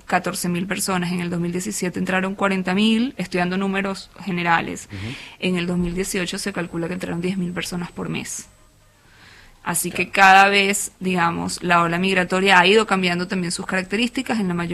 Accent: Argentina; en mi caso inclusive yo soy argentina, por opción, hija de argentinos de padre exilado, durante la época del proceso.

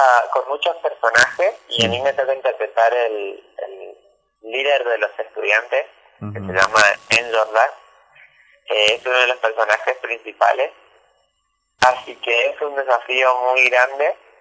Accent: Corrientes, Argentina; empecé a cantar en los escenarios de mi pueblo y alrededores, hasta que me fui a estudiar a Corrientes Capital, ¿no? Toda la gente del interior va a la capital a estudiar.

